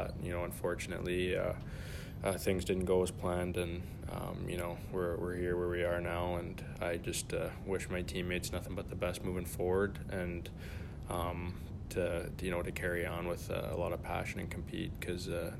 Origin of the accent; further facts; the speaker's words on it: British Columbia, Canada; just growing up in the Lower Mainland